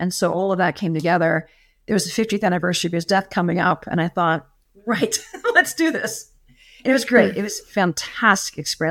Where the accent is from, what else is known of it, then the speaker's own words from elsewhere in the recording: United States; now in England; I am an American, but I spend about a quarter of the year in England, in Oxford, and I have done this for about a decade and a half. So I'm sort of a part-time local.